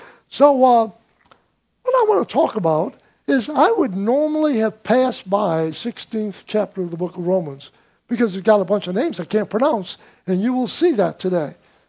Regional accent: Slidell, Louisiana, United States; I've constantly reminded myself that I'm from Slidell. This is home for me. I don't want to be any other place on the planet.

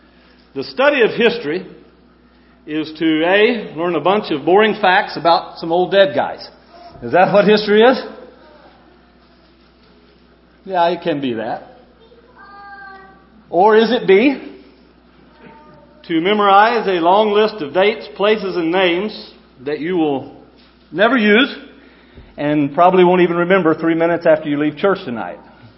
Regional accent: Arkansas, United States; You just remember, I'm from Arkansas, so we don't have a whole lot of pretense being from Arkansas.

